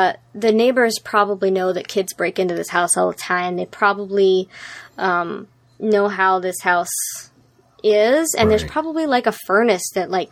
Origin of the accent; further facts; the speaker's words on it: Reno, Nevada, United States; also born or lived in New York; so I was raised in Nevada, Reno, actually. Mm. Well, I was raised in New York because I turned 10 in New York. So it was kind of 50-50